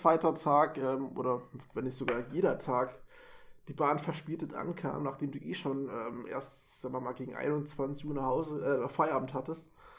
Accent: Munich, Bavaria, Germany; ich komme aus München.

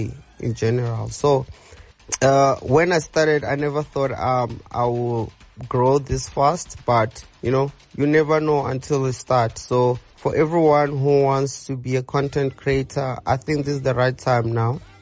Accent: Limpopo, South Africa; I was born and raised in Venda

